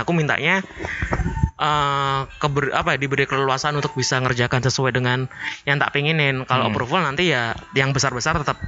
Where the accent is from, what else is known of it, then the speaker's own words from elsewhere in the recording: Solo, Central Java, Indonesia; makanya aku ngomong kebanggaanku sebagai orang Solo di situ berlipat di kantor